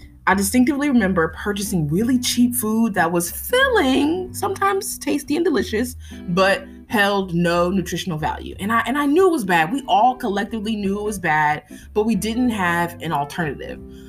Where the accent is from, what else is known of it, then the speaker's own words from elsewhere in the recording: Houston, Texas, United States; just growing up in South Texas. Was it South Texas? Houston, Texas.